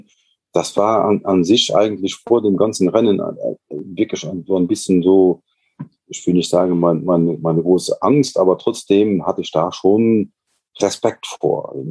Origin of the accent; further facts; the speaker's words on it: Luxembourg; das ist so ein Profil, wie wir das bei uns in Luxemburg halt auch kennen.